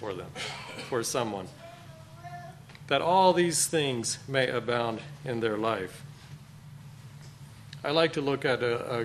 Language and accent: English; Costa Rica; So I grew up in Costa Rica, and there's a printing shop there.